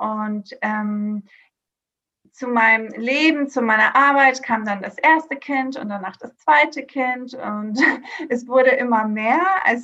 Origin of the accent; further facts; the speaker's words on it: Greece; ich bin 34 Jahre alt und ich bin in Griechenland auf einer kleinen Insel aufgewachsen, zweisprachig, meine Mama ist Deutsche, deshalb kann ich auch gut Deutsch und lebe jetzt seit 2011 in Hamburg